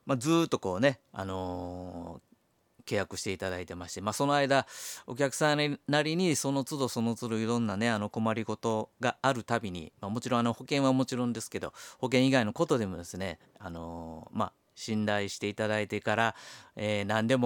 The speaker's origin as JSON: {"language": "Japanese", "town": "Sakai", "region": "Osaka", "country": "Japan", "lives_now": "Kyoto, Japan", "said": "平成元年からですね、京都に来て今の仕事をやってるんですけど、ですので私大阪の堺出身なので、京都にはですね全然もう知り合いも友人知人もいないという状況から始めたんで"}